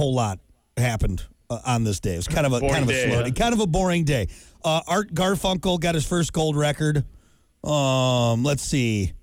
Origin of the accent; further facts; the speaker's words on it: Ohio, United States; No, no. I'm actually from Ohio. What? Yeah. 100% Irish.